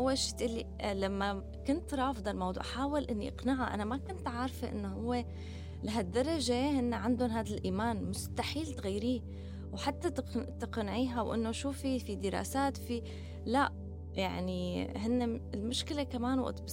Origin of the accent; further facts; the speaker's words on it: Kuwait; أنا نحن ولدنا بالكويت أنا وأخواتي، ففي فترة ضليتنا نحن أنا وعندي أنا وأخي الأكبر مني بفترة بالكويت